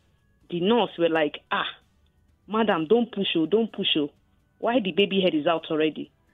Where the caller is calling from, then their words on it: Ibeji, Nigeria; I'm calling from Ibeji.